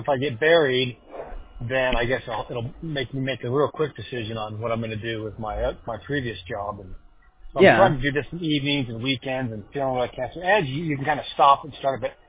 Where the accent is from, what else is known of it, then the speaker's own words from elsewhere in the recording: Yucaipa, California, United States; I was raised in Yucaipa near Redlands and San Diego and Palm Springs on the other side.